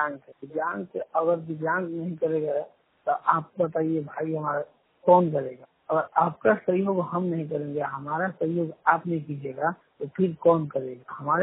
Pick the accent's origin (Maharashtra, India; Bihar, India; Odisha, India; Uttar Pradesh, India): Bihar, India; West Champaran; मैं पश्चिमी चंपारण बिहार से हूँ।